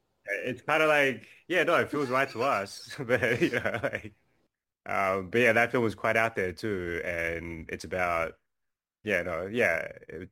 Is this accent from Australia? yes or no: yes; Australia; I grew up in Australia, of course